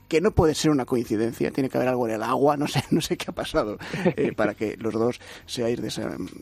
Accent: Madrid, Community of Madrid, Spain; yo soy madrileño, tengo que decir que estoy un poco celoso.

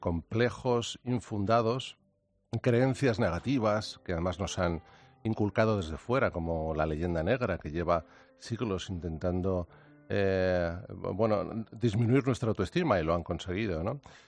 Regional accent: Spain; Somos exploradores españoles, descubrieron más de un tercio del planeta Tierra.

